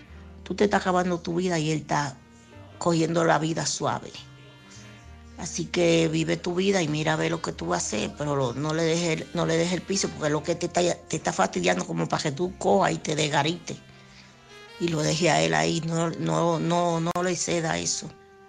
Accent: Alcorcón, Community of Madrid, Spain; yo soy de Alcorcón.

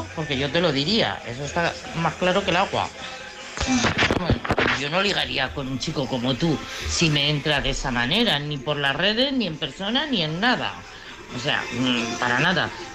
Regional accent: Madrid, Community of Madrid, Spain; de Madrid, ya lo sabéis que soy de Madrid.

